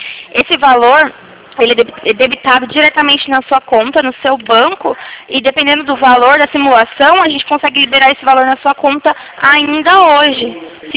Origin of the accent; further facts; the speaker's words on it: Itatiba, São Paulo, Brazil; Daí eu sou aqui de Itatiba.